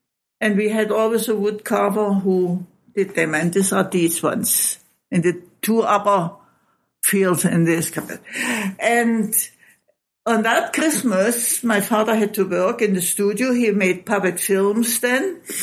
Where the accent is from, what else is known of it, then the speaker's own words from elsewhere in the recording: Halle, Saxony-Anhalt, Germany; I grew up in Halle, an der Saale, which mm-hmm. is a fairly big city. in the former center of Germany